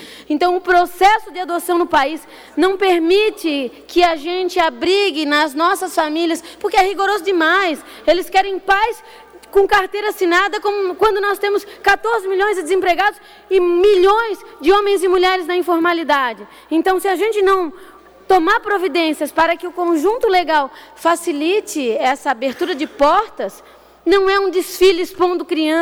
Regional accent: Brazil; Este sim é um ato que merece o nosso repúdio enquanto brasileiros. Eu senti vergonha de ver o meu país

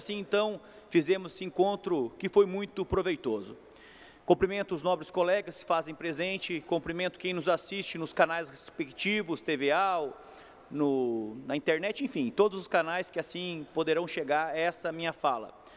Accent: Lages, Santa Catarina, Brazil; nesse final de semana, em Lages, na minha terra, nós fizemos um grande congresso

